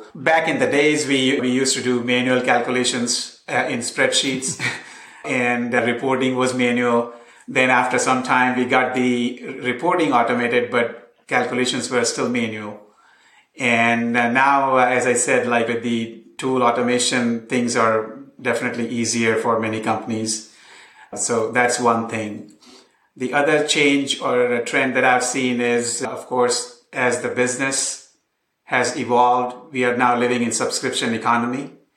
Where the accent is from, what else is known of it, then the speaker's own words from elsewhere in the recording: Austin, Texas, United States; I'm from Austin, Texas.